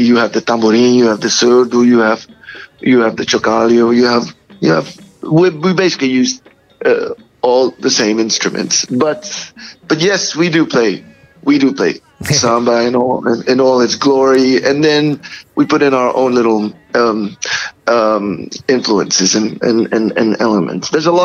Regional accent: Singapore; We have somebody from England. We have somebody from Brazil. I'm from Singapore.

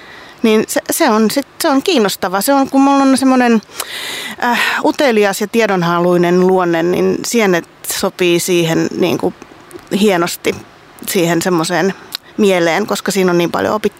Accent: Vantaa, Uusimaa, Finland; mähän olen Vantaalta, että martsari, jee, mutta äitini on Itä-Suomesta kotoisin, että mä olen niin kuin sieltä sitten

